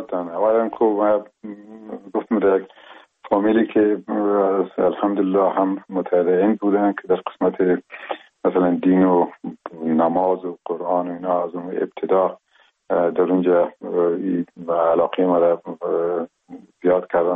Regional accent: Khost, Afghanistan; first language ps; Persian is a second language; also born or lived in Herat; وقتی خوست رسم مشکلی نبود چون زبان مادری ما پشتو بود و در او جایی که ما کلان شدیم به اصطلاح ما دو زبانه کلان شدیم

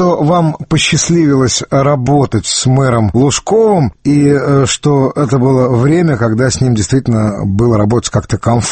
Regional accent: Moscow, Russia; Я вот сам коренной москвич

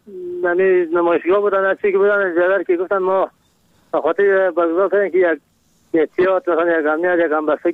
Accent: Kabul, Afghanistan; از کابل هستم.

